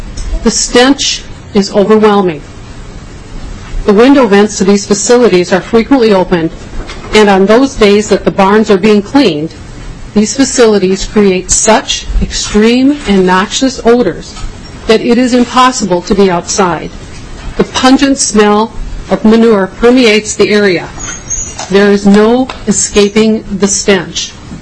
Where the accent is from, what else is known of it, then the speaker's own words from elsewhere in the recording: Minnesota, United States; I'm here this morning, however, as a proud farmer's daughter. I grew up in Dodge County, Minnesota